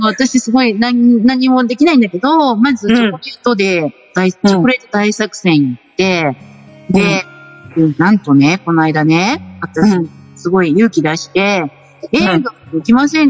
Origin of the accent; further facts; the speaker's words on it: Tokyo, Japan; 私は、東京生まれ、東京育ちで